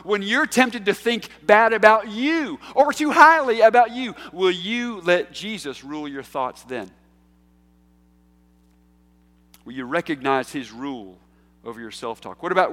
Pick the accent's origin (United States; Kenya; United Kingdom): United States; I'm an American. I'm a patriot. I love this country. I am so blessed to be here.